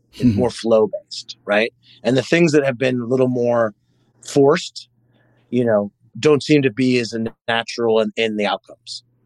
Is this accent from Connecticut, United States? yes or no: no; Palo Alto, California, United States; Well, I grew up in Palo Alto, California.